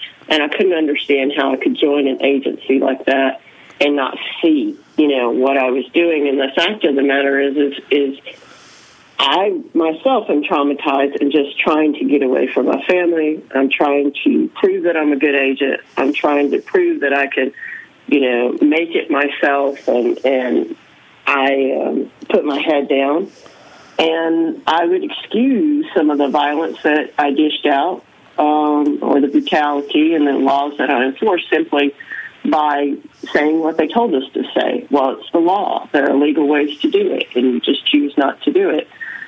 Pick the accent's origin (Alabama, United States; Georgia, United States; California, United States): Alabama, United States; but basically, I grew up in Alabama, and my family was rife with brutality and abuse.